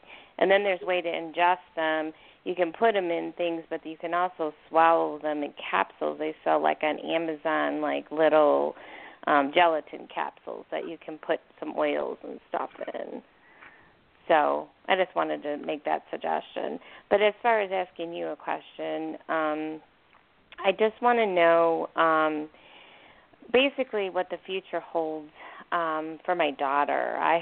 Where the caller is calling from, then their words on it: Arizona, United States; from Arizona.